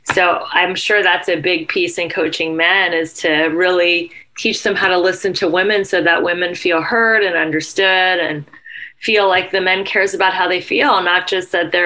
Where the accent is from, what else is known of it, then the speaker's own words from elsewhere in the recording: Ohio, United States; Maybe it's because I'm from Ohio and we're taught to respond to everyone like within 24 hours.